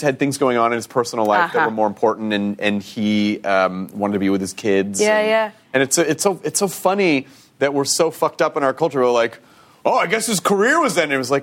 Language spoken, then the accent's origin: English; United States; I'm American, can I have an English menu?